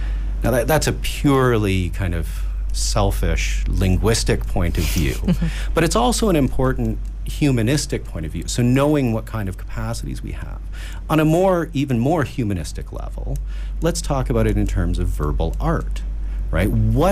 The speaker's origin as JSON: {"language": "English", "country": "Canada", "said": "Does the I'm Canadian, so I want to end every sentence with A, right?"}